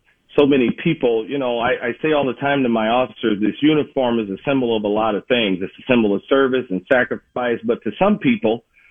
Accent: Detroit, Michigan, United States; I grew up in Detroit, Michigan, the scene of one of the most horrific riots in this country in the 60s.

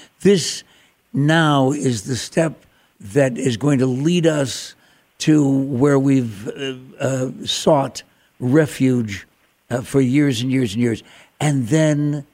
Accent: Ireland; And look, as an Irishman, I'm supposed to be optimistic by way of my DNA.

